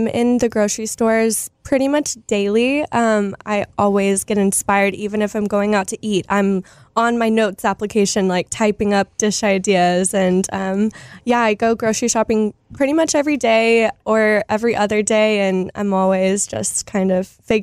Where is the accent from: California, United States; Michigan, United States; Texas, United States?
Texas, United States; I am Texan, born and raised